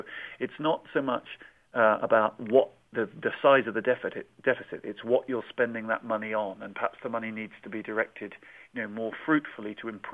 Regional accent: England, United Kingdom; And I hesitate as an Englishman to give any advice to America

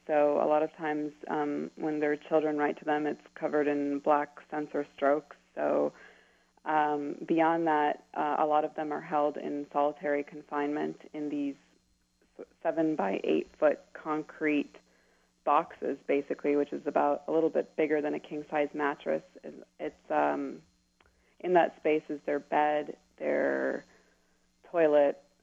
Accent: United States; they didn't want us to lose that growing up in America. So we always spoke Pashto at home.

